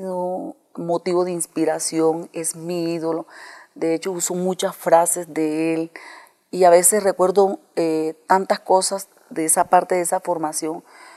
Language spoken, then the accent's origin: Spanish; Chiriguaná, Cesar, Colombia; born there; Sí, nací en Chiriguaná, donde es una tierra que de 100 habitantes, 90 son profesionales.